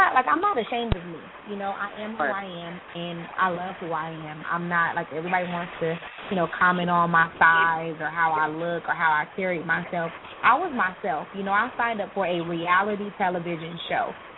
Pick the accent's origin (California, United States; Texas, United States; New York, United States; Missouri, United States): California, United States; Sacramento; So, yes, I'm born and raised in Sacramento. I'm repping Sac all day.